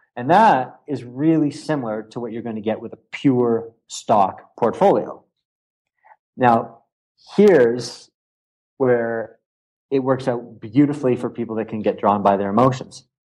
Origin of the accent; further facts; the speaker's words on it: Canada; I'm a Canadian